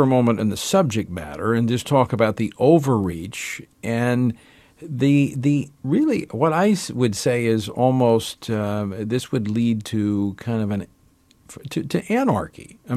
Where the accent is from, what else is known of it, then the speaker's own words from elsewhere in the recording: Louisiana, United States; they're moving it to my home state of Louisiana, to New Orleans.